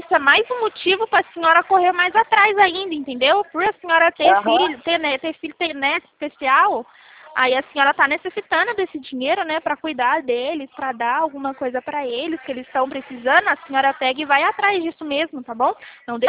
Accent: Itatiba, São Paulo, Brazil; Isso, eu sou de Itatiba.

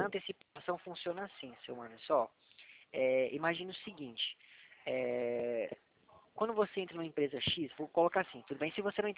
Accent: Atibaia, São Paulo, Brazil; Eu sou aqui de Atibaia, São Paulo.

